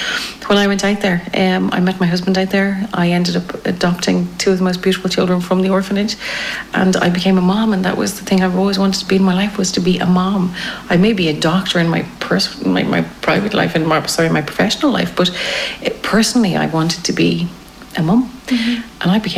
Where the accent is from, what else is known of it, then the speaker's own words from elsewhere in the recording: Killiney, Leinster, Ireland; now in Moldova; I'm Irish. I'm from Killiney in Dublin. You know, but now I'm living in Hinchette in Moldova